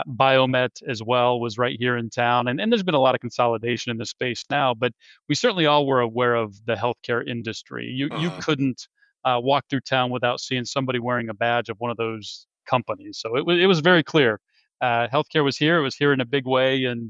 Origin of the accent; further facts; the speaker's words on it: Indiana, United States; I was born in the Midwest. I actually was born and raised on a farm in a farming community.